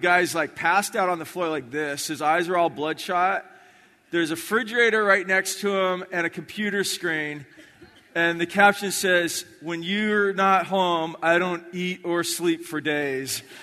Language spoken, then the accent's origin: English; Kona, Hawaii, United States; I grew up in Kona, Hawaii.